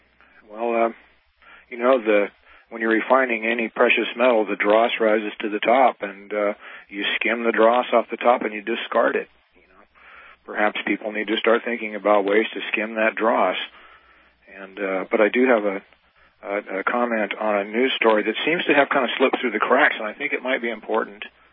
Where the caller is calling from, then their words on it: California, United States; And I'm calling from Northern California